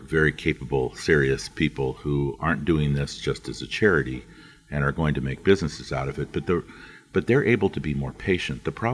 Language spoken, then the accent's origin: English; Dayton, Ohio, United States; Growing up in Dayton, Ohio, near where the Wright brothers grew up and walking by Orville Wright's house every day